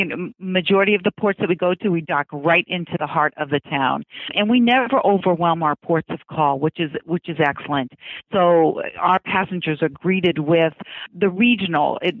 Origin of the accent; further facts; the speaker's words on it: United States; I was born and raised on the Ohio River, so I'm very familiar with the rivers.